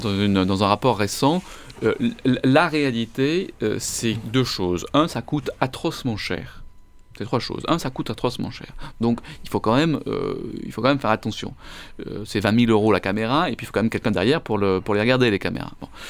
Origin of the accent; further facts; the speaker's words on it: Marseille, Provence-Alpes-Côte d'Azur, France; Je suis Marseillais, j'ai passé la moitié de ma vie à Velo, où j'habite, où j'ai ma maison familiale, où mes parents habitent.